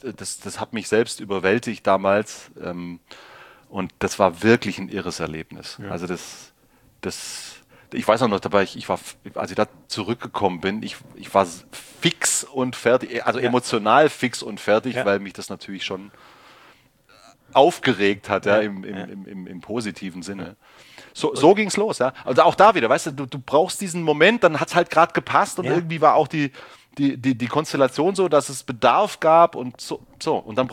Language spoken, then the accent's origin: German; Ehingen, Baden-Württemberg, Germany; Und ich komme aus Ehingen und habe da auch Handball gespielt.